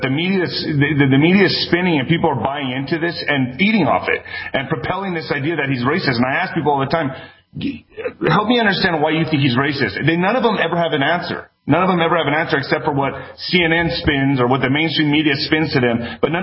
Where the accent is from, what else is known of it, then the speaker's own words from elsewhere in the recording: El Paso, Texas, United States; And to see Beto O'Rourke, who's from my hometown, sell out to this idea, which he knows damn well that wall has helped.